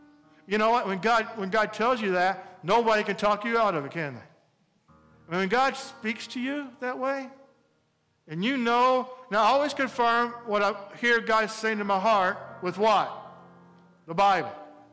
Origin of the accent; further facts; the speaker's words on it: United States; I'm an American, so I make a cup of coffee, right?